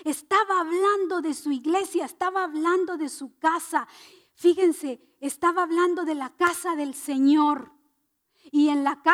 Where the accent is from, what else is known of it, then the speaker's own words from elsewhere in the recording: Guatemala; yo que vengo de Guatemala y mi esposo que viene de Guatemala